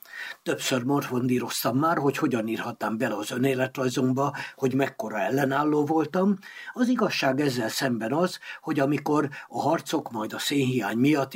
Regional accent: Hungary; szüleimben is felmerült az ország elhagyásának a gondolata. Végül Magyarországon maradtak, és én ott nőttem fel

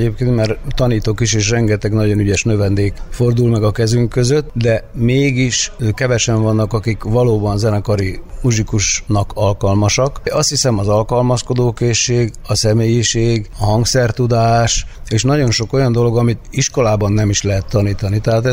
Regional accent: Orosháza, Békés, Hungary; Én Orosházán nőttem föl, egyszerű, nem értelmiségi szülők gyerekeként, egyetlen gyerekeként.

